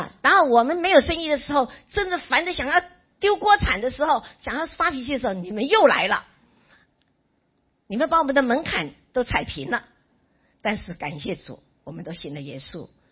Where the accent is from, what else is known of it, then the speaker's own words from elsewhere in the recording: Miaoli County, Taiwan; 我们是客家人，我是苗栗的客家人，我先生刘牧师是屏东内埔的客家人，所以是在基督信仰方面我们是少数民族啊